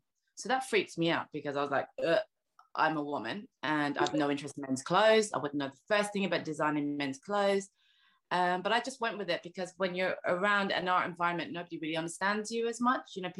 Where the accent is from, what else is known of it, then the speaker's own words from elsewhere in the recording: Ireland; born there; So I was born in Ireland.